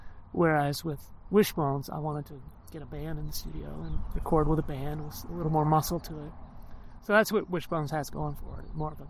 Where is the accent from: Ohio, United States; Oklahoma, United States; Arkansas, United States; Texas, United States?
Texas, United States; Austin; by the end of the year, I was playing in my hometown in Austin and nowhere else except Maine, where I used to do bar gigs.